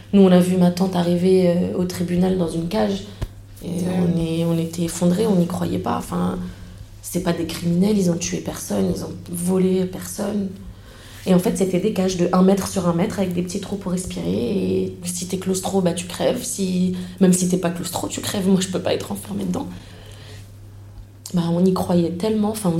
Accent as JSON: {"language": "French", "country": "Algeria", "said": "mais en l'occurrence, on est Algérien."}